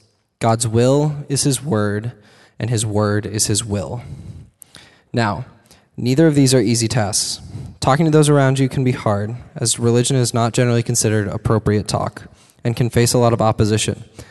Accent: Colorado, United States; I'm not from Fargo. I'm from Colorado. And with my parents' jobs, we've moved plenty of times. The summer before sixth grade, we moved to Fort Collins, Colorado.

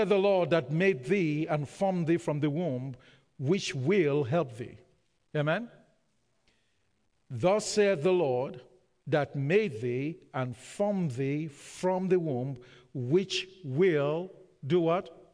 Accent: Nigeria; from where I come from, growing up in Nigeria, you know, every father, every mother wants the child to become a lawyer or an engineer or a doctor.

